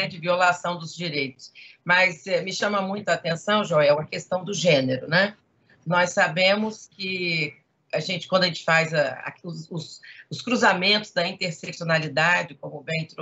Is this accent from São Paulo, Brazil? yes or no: no; Vitória, Espírito Santo, Brazil; now in Rio de Janeiro, Brazil; eu tenho um pé no Espírito Santo e um no Rio. Eu sou capixaba, sou de Vitória.